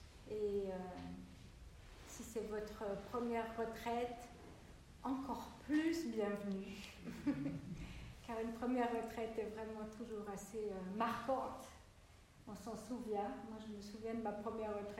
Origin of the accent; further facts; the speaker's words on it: Switzerland; moi, je viens de Suisse. Donc, je ne suis pas française, je suis suissesse.